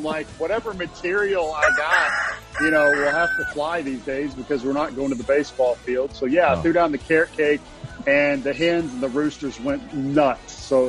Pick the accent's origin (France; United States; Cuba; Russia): United States; Louisville, Kentucky; So I grew up in Louisville, Kentucky.